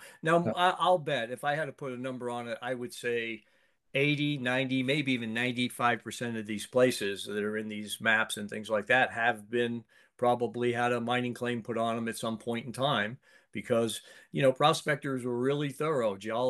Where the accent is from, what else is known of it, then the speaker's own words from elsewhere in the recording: Eastern United States, United States; you live in the East and I grew up in the East.